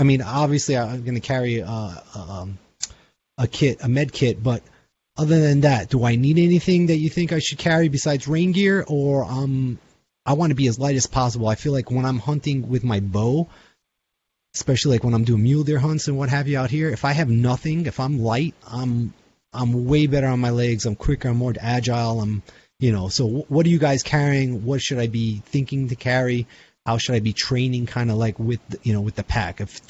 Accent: New York, United States; now in Arizona, United States; And we come from New York, so there's a crap ton of ticks.

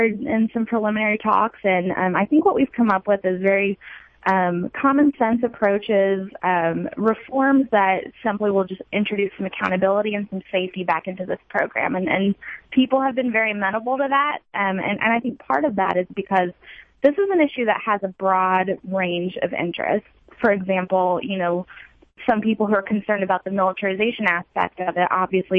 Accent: North Carolina, United States; My home state of North Carolina

